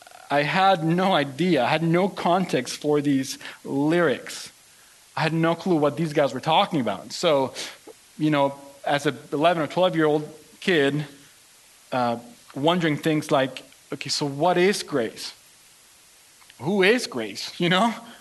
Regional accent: Mexico; I grew up in Latin America. I was born and raised in Mexico. And as I was growing up in Mexico during the 90s

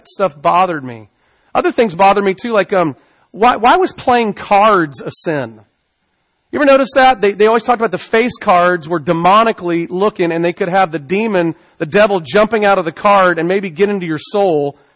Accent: Dallas, Texas, United States; I grew up in the Deep South. I grew up in Dallas, Texas, the belt buckle of the Bible Belt.

